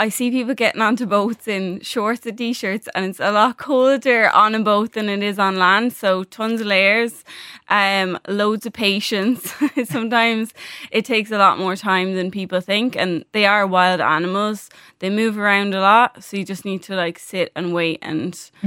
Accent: Wexford, Leinster, Ireland; I'm a bit biased because I'm from Wexford

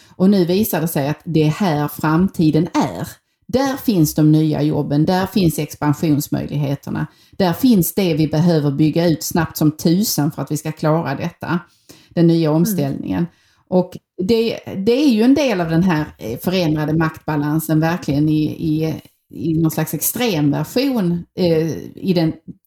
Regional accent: Skåne, Sweden; Eftersom du och jag kommer från Skåne båda två, så är vi ju då naturligt fixerade vid den södra delen av Sverige.

